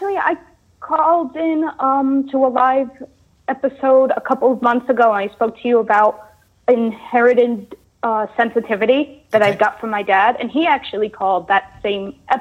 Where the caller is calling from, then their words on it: New York City, New York, United States; I'm from New York City.